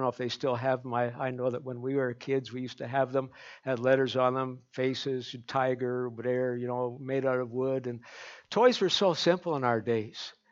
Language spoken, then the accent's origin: English; Canada; So, you know, being Canadian, eh? We use good Canadian maple syrup in our cooking.